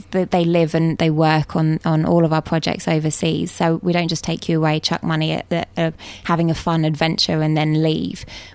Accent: London, United Kingdom; I'm a POM. I'm from London.

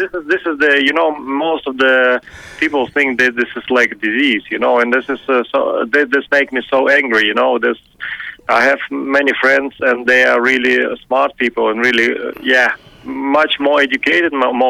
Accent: Ukraine; born there; English is a second language; Actually, I was born in Ukraine.

